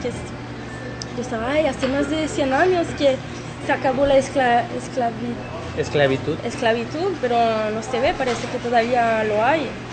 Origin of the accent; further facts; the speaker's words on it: Canada; Spanish is a second language; yo soy de Canadá